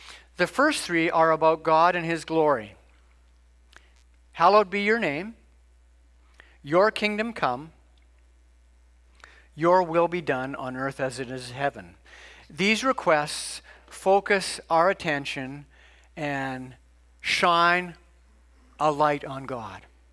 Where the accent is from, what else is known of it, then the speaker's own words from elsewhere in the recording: Ontario, Canada; Growing up in Canada at a certain time, it was just in the air. It was said at public meetings. It was said at my high school all the way until grade 13 in the late 70s in Ontario.